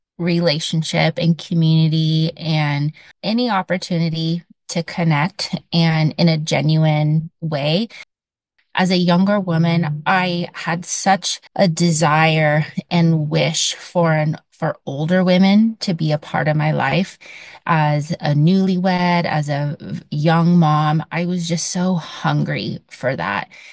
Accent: Maupin, Oregon, United States; also born or lived in The Dalles; Well, I was born in the Dalles, Oregon, and spent my first 5 years in a very tiny town, Maupin, on the Deschutes River.

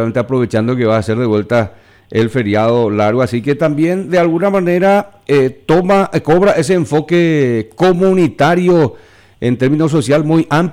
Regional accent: Paraguay; para nosotros, como paraguayos, no solamente aquí en el Chaco

